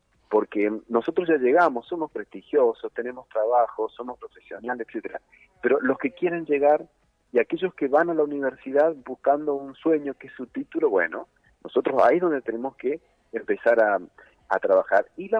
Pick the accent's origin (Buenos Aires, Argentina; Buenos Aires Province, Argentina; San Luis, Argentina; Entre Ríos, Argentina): San Luis, Argentina; Villa Mercedes; soy un ciudadano de Villa Mercedes de la provincia de San Luis.